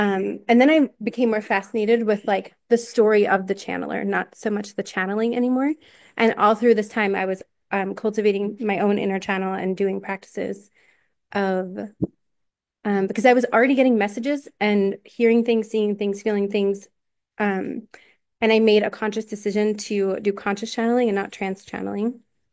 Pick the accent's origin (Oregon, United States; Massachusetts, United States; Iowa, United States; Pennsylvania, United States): Pennsylvania, United States; Philadelphia; when I was living in my hometown in Philadelphia.